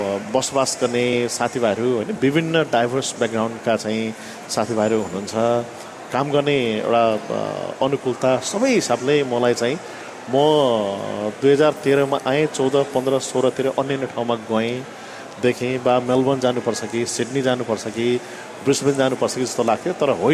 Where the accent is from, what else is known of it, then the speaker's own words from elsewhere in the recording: Bhutan; also born or lived in Germany; now in Cairns, Australia; म चाहिँ अघि भनिहालेँ भुटानी पृष्ठभूमि मेरो चाहिँ, म चाहिँ शरणार्थीको रूपमा यहाँ आएको हुँ.